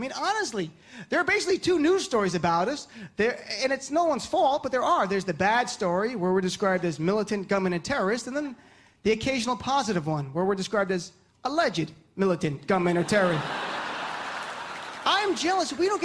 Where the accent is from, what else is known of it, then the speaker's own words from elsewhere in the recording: Lodi, New Jersey, United States; grew up in a place called Lodi, New Jersey, where there were literally two ethnic groups when I was growing up in Lodi.